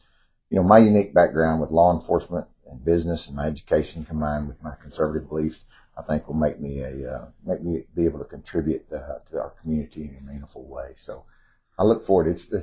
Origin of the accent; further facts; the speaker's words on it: Lido, United States; I grew up in Lido.